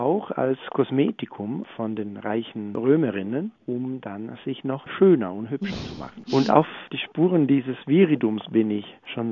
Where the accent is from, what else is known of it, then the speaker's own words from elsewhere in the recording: Florence, Tuscany, Italy; Meine Heimat, ja.